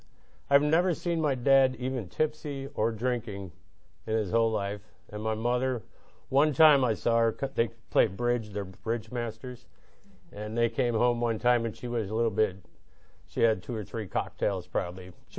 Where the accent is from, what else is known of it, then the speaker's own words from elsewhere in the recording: Chicago, Illinois, United States; And anyway, I was born in Chicago. I had two older brothers, Rick and John, and a younger brother, Joe, and two sisters, Janice and Joan. And it truly was a great upbringing.